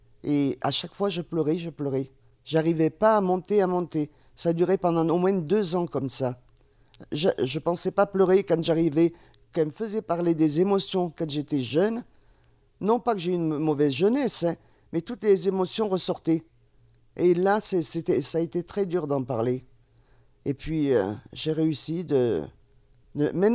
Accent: the Midi, France; born there; now in Savoie, France; Moi, je suis né dans le Midi. J'habite en Savoie actuellement.

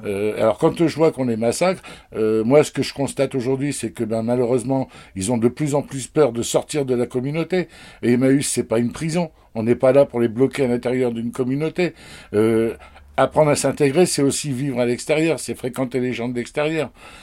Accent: France; Moi, j'ai toujours dit, je suis français, et parfois, j'ai un peu honte d'être français

